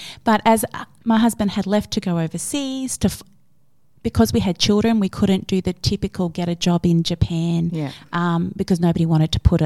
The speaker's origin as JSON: {"language": "English", "region": "England", "country": "United Kingdom", "said": "So, and I was studying teaching. So we're like, and I'm from England."}